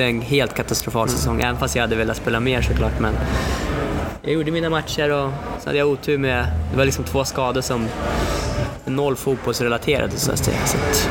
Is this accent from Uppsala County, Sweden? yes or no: yes; Uppsala, Uppsala County, Sweden; jag kommer ju från Uppsala